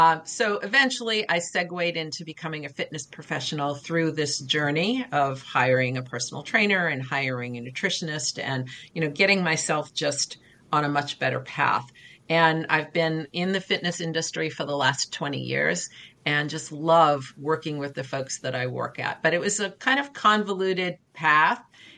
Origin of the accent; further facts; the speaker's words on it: United States; I'm 64, being a female growing up in the United States, I did not have access to team sports.